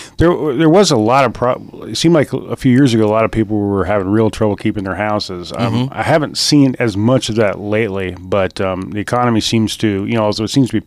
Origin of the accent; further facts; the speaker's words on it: Cincinnati, Ohio, United States; also born or lived in Illinois / Wisconsin; So I've moved around. I was Ohio, Illinois, Wisconsin, now Kentucky. So, but I was in Cincinnati. I graduated from high school in Cincinnati.